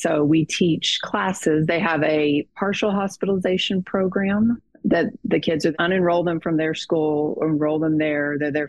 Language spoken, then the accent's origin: English; Texas, United States; moved away as an adult; also born or lived in California; Well, I was born in Texas, and then late 20s when I moved to California the first time.